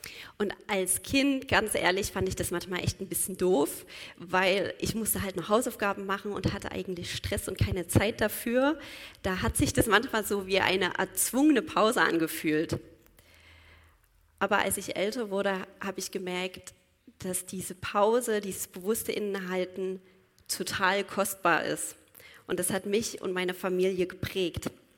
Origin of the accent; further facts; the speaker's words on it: Saxony, Germany; Ich komme aus einem Ort, der wird das Tor zum Erzgebirge genannt.